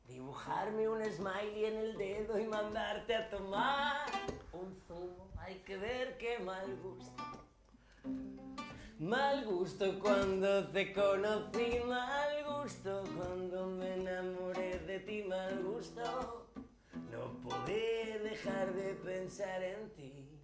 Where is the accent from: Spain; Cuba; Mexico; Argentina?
Spain; Madrid, Community of Madrid; Soy más madrileño que las tejas de la latina.